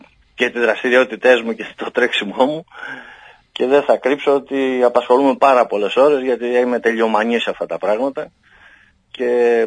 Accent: Patras, Western Greece, Greece; εγώ είμαι από την Πάτρα

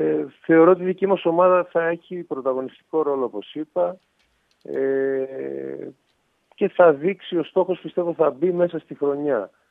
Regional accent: Thessaloniki, Central Macedonia, Greece; Εγώ κατάγομαι από Θεσσαλονίκη.

